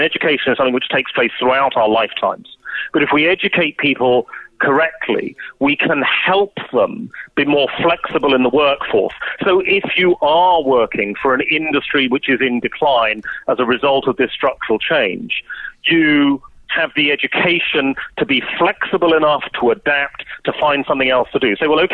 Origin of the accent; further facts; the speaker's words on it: United Kingdom; you know, now being British, I mean, the British don't like challenge as a general rule.